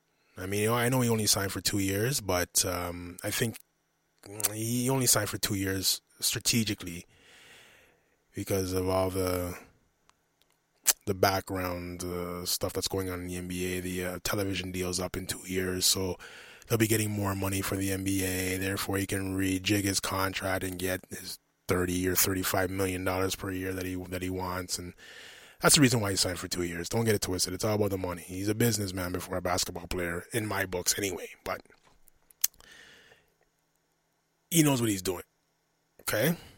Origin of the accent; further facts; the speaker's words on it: Canada; And listen, I'm a Canadian. I support anything that comes out of Toronto, out of Mississauga, GTA, whatever. I'm a Canadian.